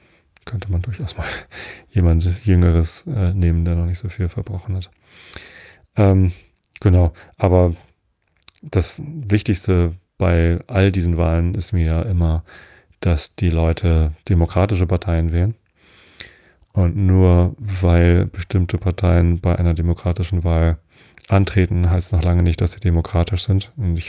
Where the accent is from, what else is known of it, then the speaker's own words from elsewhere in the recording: Wistedt, Lower Saxony, Germany; Also ich bin ja in Wistedt aufgewachsen. Das gehört auch hier zur Samtgemeinde Tostedt.